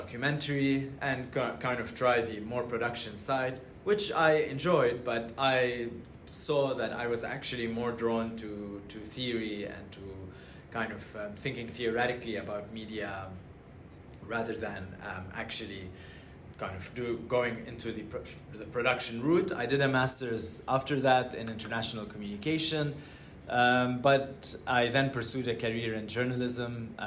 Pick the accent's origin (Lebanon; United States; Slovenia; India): Lebanon; also born or lived in Syria; Growing up in the Middle East, I grew up in Lebanon and Syria